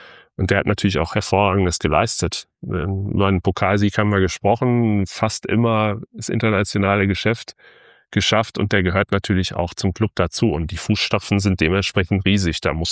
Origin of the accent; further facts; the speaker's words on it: North Rhine-Westphalia, Germany